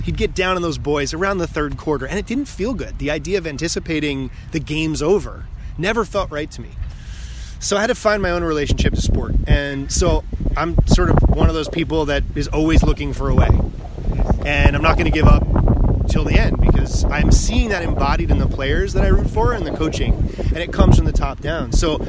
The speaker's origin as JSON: {"language": "English", "region": "East Coast", "country": "United States", "tie": "born or raised there", "said": "I grew up on the East Coast. My family had one rule."}